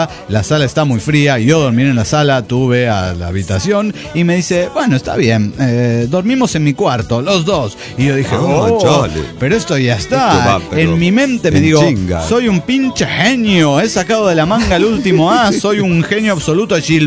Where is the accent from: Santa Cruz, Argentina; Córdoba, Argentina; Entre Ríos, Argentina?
Córdoba, Argentina; de Córdoba, Argentina.